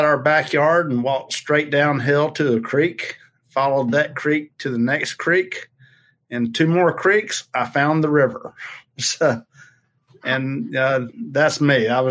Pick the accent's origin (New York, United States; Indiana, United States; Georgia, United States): Georgia, United States; Augusta; born or raised there